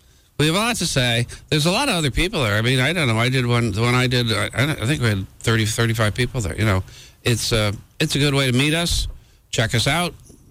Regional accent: Pennsylvania, United States; I grew up in Pennsylvania, but on the other side, I grew up in the Philadelphia side.

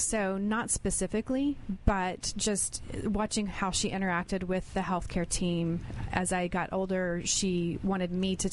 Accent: Texas, United States; Originally, I'm from West Texas.

